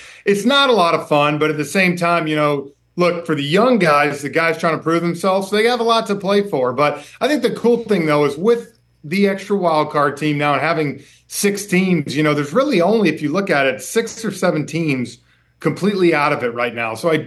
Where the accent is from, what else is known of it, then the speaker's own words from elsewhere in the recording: Atlanta, Georgia, United States; I grew up in Atlanta